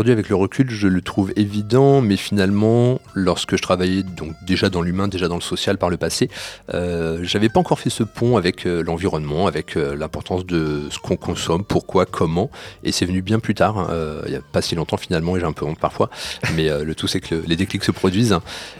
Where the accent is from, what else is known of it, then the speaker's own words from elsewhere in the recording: Paris, Île-de-France, France; Alors moi oui, moi je suis de Paris